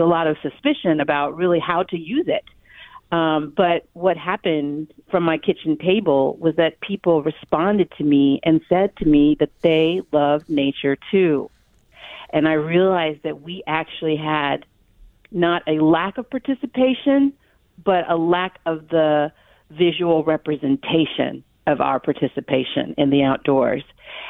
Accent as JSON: {"language": "English", "region": "California", "country": "United States", "tie": "born or raised there", "said": "I was an early adopter of computer technology growing up in the Bay Area."}